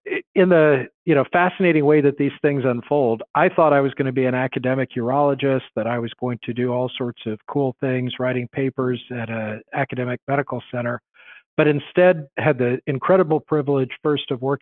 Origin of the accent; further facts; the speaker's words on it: Louisiana, United States; I grew up in South Louisiana, started at LSU, graduated undergrad from Tulane